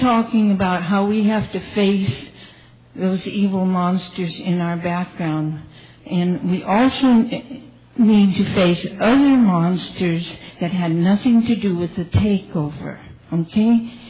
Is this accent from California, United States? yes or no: yes; California, United States; Hi. I'm from Orange County, and is there anybody else who is from Orange County?